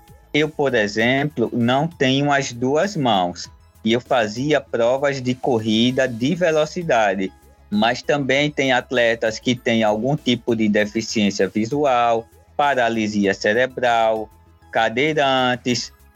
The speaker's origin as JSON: {"language": "Portuguese", "town": "Maceió", "region": "Alagoas", "country": "Brazil", "tie": "born or raised there", "said": "eu sou natural de Maceió, Alagoas"}